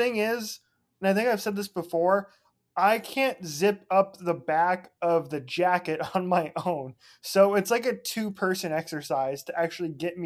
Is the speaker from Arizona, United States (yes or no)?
yes; Arizona, United States; they're my hometown. They're my hometown team. Like, if they make it to the Super Bowl, that would be cool. Because, you know, when the last time the state of Arizona won a championship?